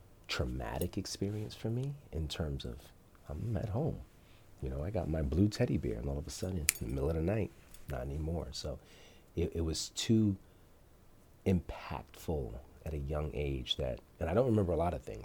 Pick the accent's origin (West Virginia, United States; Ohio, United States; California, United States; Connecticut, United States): Connecticut, United States; Stamford; born there; I was born in Stamford, Connecticut.